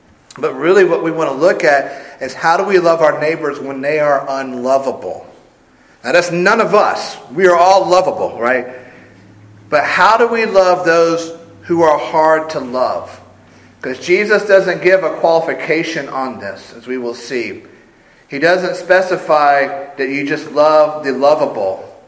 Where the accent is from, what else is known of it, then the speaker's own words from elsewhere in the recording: Sumter, South Carolina, United States; Both Beth and I were born and raised in larger towns. I'm from Sumter, Beth is from Spartanburg.